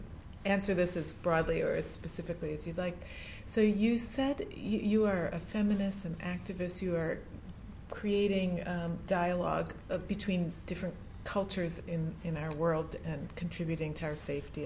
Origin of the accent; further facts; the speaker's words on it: New York, United States; I'm from New York, so I lived near a Hasidic community